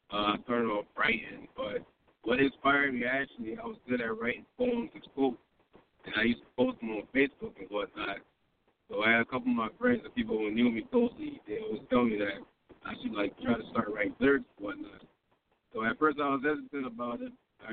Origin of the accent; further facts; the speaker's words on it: United States; born there; I was born in the States, man. My family's from West Africa, Liberia.